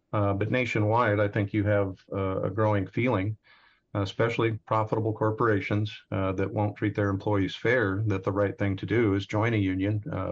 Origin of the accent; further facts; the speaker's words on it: Midwest, United States; I grew up in the Midwest.